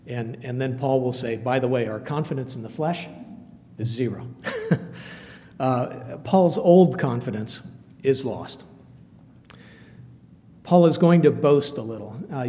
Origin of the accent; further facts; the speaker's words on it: Iowa, United States; I'm from Iowa. The heartland of America.